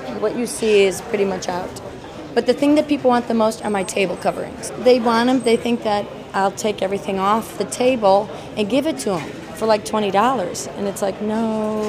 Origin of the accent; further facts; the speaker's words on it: Springfield, Illinois, United States; from Springfield, Illinois.